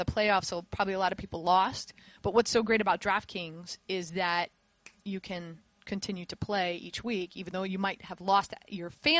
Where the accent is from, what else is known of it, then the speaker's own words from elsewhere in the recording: Florida, United States; I've known Antoine Roll because I'm from South Florida, so I covered Antoine Roll when he played football down in South Florida in high school